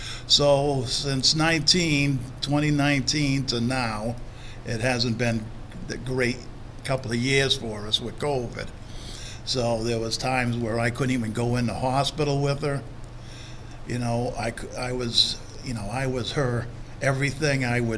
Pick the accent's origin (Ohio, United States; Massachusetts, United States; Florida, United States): Massachusetts, United States; I worked at a school in Massachusetts. We're from Mass.